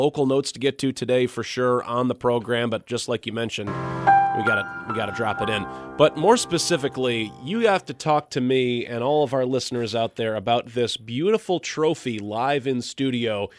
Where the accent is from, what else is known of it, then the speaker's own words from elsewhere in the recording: Illinois, United States; When I was growing up in Chicagoland in my college days